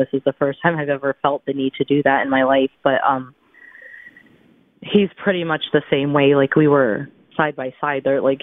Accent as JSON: {"language": "English", "region": "New York", "country": "United States", "said": "I'm from New York, so, like, I'm huge on skepticism."}